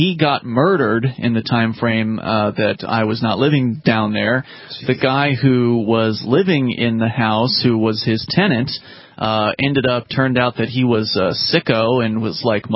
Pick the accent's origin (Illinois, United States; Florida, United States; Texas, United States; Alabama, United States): Florida, United States; You're from Arkansas, Roger, and I'm from Florida originally.